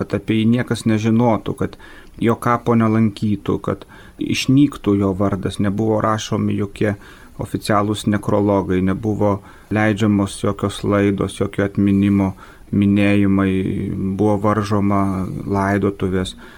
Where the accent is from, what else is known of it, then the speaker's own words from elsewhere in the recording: Molėtai, Utena County, Lithuania; aš augau Molėtuose